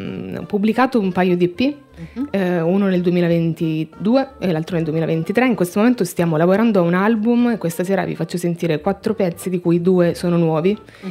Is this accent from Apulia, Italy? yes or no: yes; Apulia, Italy; now in Milan, Italy; sono pugliese, sono a Milano da circa 5 anni.